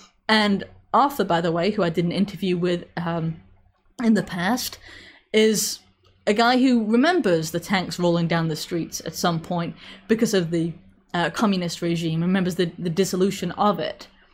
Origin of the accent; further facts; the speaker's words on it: England, United Kingdom; when I was growing up in England, I heard plenty about how a British value was free speech